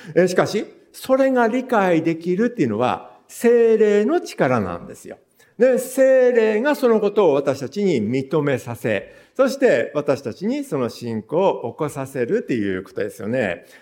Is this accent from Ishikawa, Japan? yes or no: yes; Matto, Ishikawa, Japan; まあ私は本当にこう、真っ当に生まれ育ってですね、まあ当時はですね、真っ当、今白山市になりましたけども、旧市街ですけれども